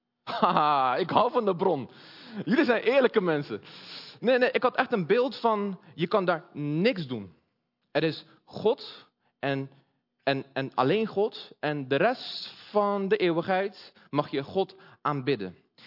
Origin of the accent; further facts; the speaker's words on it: Brazil; Ik kom uit Brazilië. Net als mijn moeder die daar zit.